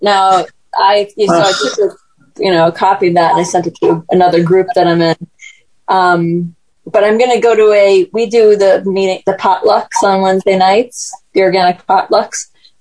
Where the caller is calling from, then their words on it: Connecticut, United States; I'm coming from Connecticut.